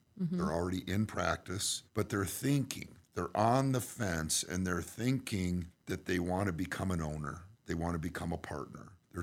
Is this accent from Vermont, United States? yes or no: no; Wisconsin, United States; moved away as an adult; When I got out of college, I moved to the big city from Wisconsin and end up moving to the East Coast.